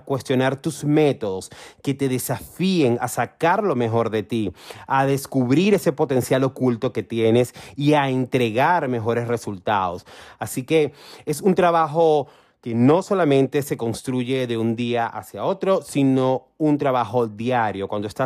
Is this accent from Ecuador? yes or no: no; Venezuela; ¿eres venezolano? Sí. Soy venezolano. Y lo segundo es, estás en Venezuela